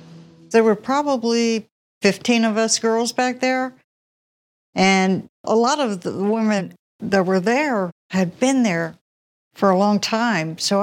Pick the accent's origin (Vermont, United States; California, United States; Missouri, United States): Missouri, United States; born there; I was born in Missouri, and my sister Debbie was born in Kentucky.